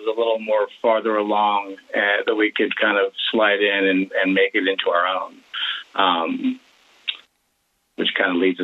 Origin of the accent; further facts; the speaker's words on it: Idaho, United States; And I grew up in Idaho and spent my summers in rural Idaho as a river guide.